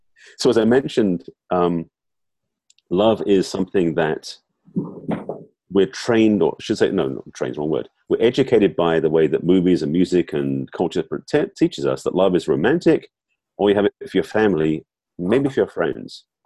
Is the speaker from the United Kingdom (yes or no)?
yes; England, United Kingdom; I'm actually English. Mm-hmm. And born and raised in English free in a somewhat conservative Jewish family.